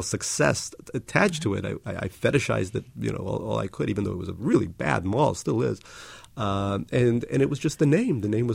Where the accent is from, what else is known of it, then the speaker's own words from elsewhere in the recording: Little Neck, New York, United States; I grew up in Little Neck, which was when Barry and I were growing up, there was a kind of working class Irish Italian neighborhood, lots of firefighter cops, that sort of thing.